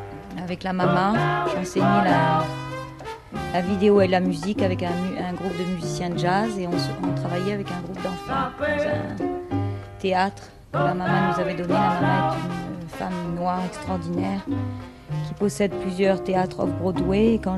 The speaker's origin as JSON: {"language": "French", "country": "France", "said": "je suis française"}